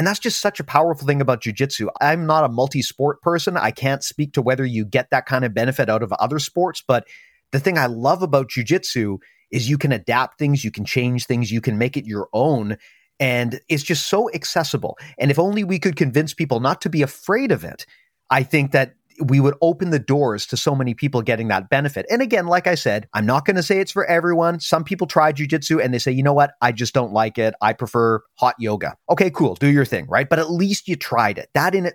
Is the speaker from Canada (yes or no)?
yes; Canada; You know, being a Canadian, hockey's popular here